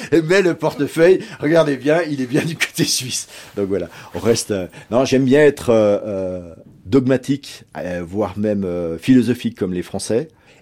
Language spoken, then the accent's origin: French; France; On est français, en fait, d'origine.